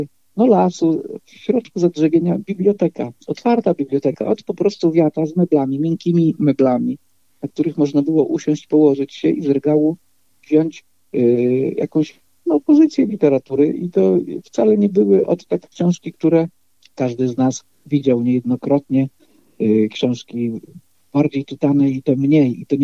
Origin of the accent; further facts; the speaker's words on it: Poland; że ja pochodzę i wychowałem się i mieszkam w Polsce północno-wschodniej